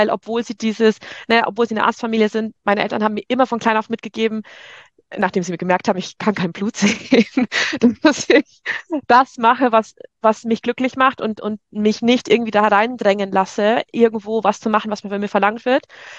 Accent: Bavaria, Germany; accent: Bavarian; moved away as an adult; Ich war aus Bayern, das heißt, ich habe mein Leben lang Bayerisch gesprochen, aus dem tiefsten Niederbayern. Bin dann nach Münster und habe mit 19 Jahren das erste Mal so wirklich Hochdeutsch gesprochen

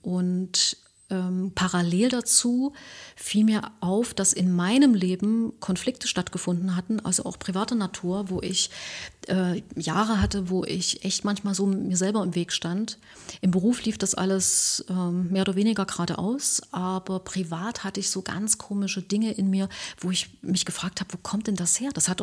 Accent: Germany; Ich bin aus Deutschland und gut ist.

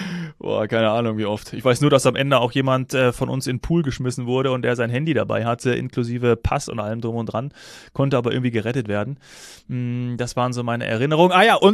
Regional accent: Hesse, Germany; now in Munich, Germany; Da habe ich ja noch in meiner Heimat Hessen gewohnt und nicht in München

